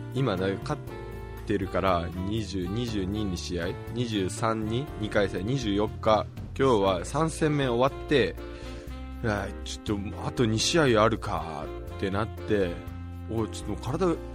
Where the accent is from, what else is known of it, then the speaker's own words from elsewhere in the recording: Komono, Mie, Japan; 俺小物町出身だから鈴鹿山脈見ると、ああ、いや、俺であの辺の鈴鹿山脈のてか、もう湯の山のふもとで育ったから